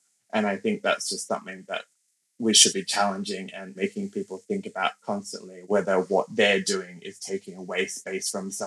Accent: Australia; first language English; I grew up in Australia and English is my first language.

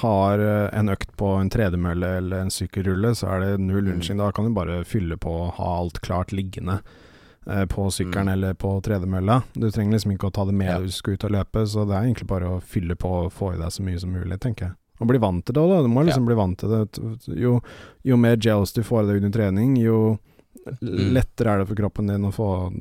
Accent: Drøbak, Akershus, Norway; bare fant en sånn, gammel barnesykkel hjemme I Drøbak

